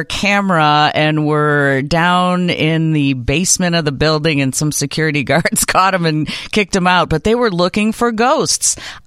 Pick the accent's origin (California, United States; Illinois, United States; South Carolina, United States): Illinois, United States; Brookfield; I am lame because I grew up in Brookfield. I've been here my whole life